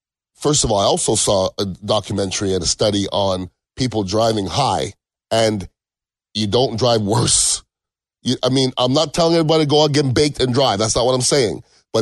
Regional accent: Canada; I'm Canadian at birth.

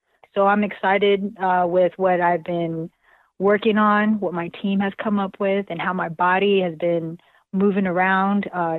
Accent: Philippines; it didn't just happen because I'm a girl, because I'm Filipina.

